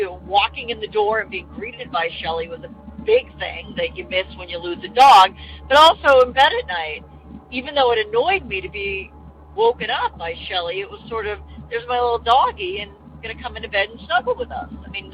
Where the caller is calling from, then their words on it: Richmond, Virginia, United States; I'm calling from Richmond, Virginia.